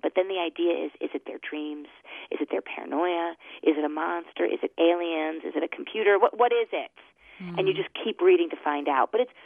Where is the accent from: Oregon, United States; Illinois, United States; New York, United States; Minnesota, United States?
Illinois, United States; Chicago; I have to say, you know, I'm from the Chicago Atland area, and we love Ray Bradbury.